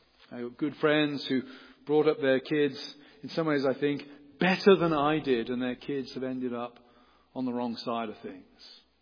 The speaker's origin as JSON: {"language": "English", "region": "England", "country": "United Kingdom", "said": "I'm English."}